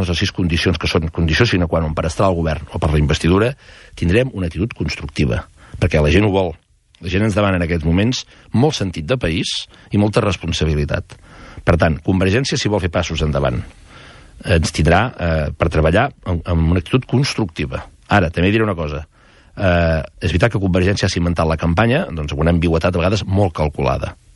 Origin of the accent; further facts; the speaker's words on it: Catalonia, Spain; com a català i catalanista